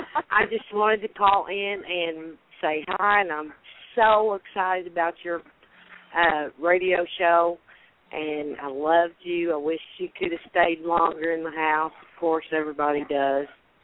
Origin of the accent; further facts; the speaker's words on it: Indiana, United States; accent: southern; I'm from Indiana.